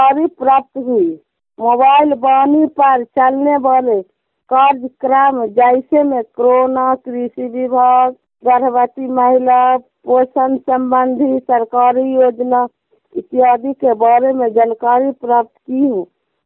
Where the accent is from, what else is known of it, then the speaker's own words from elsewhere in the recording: Badi Gosi, Bihar, India; ग्राम बड़ी गोसी, प्रखंड हिलसा, जिला ललंदा के रहने वाली हूँ।